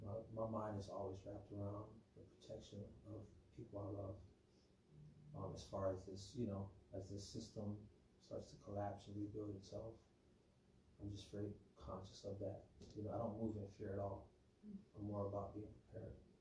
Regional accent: Hawaii, United States; Born and raised in Hawaii. Ex-military.

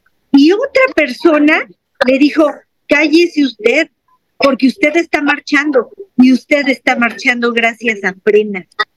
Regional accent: Mexico; los primeros que saldríamos a defender, Fran, pues somos los mexicanos.

